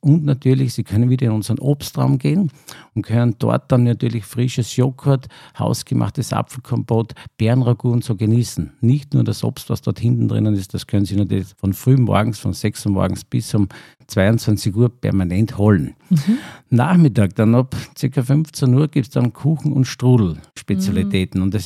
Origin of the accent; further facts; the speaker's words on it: Styria, Austria; Ich komme aus der Obersteiermark, aus der Gößergegend, sagen wir